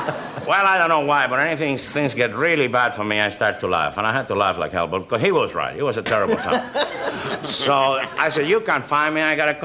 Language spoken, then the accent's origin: English; Santiago, Santiago de Cuba, Cuba; Now, in Cuba, everybody does the conga in carnival time, particularly my hometown.